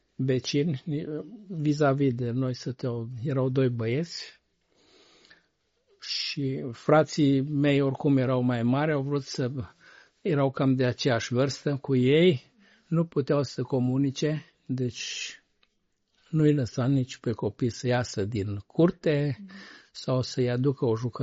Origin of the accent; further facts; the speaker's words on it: Dudeștii Vechi, Timiș County, Romania; Deci eu sunt din Dudești Vechi, atunci se numea Beșinova Veche. Au dus 87 de familii, au fost deportate, este un sat de bulgari, deci la vremea respectivă erau chiar numai bulgari